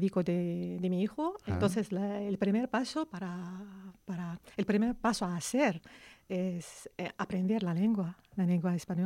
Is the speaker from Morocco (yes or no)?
yes; Morocco; Catalan is a second language; now in Spain; Soc de Marroc.